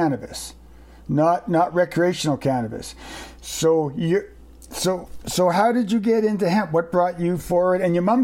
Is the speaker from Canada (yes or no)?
yes; Canada; As a Canadian, Texas is known to be quite a conservative state.